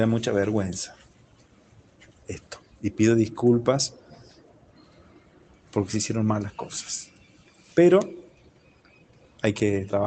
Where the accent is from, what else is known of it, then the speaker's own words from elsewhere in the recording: Mercedes, Argentina; A mí me duele muchísimo como mercedino, como argentino, como profesor universitario